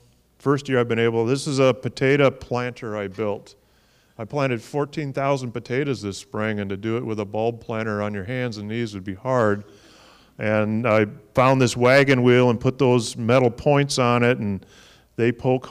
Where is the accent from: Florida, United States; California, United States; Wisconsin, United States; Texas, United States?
Wisconsin, United States; I grew up on rutabagas in Wisconsin.